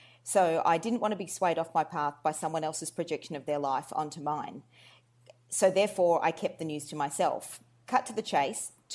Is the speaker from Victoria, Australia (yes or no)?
yes; Melbourne, Victoria, Australia; first language Polish; English is a second language; But I was born and raised in Melbourne, though my first language was probably a combination of Polish mixed with some German and English.